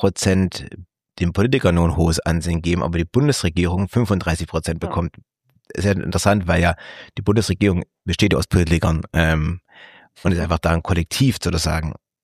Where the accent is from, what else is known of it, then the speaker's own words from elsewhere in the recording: Baden-Württemberg, Germany; diese Anthroposie-Bewegung, die im Schwabenländle entstanden ist, wo ich herkomme